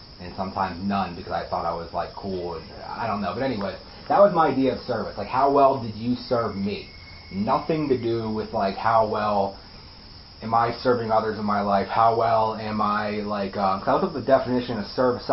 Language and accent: English; Pittsburgh, Pennsylvania, United States; Yeah, so I'm from Pittsburgh.